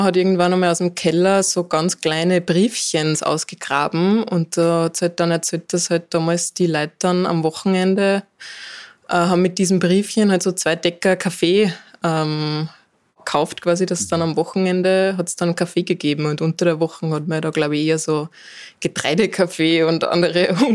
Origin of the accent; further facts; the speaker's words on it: Gmunden, Upper Austria, Austria; Ja, ich bin in Gmunden geboren und habe meine Kindheit da verbracht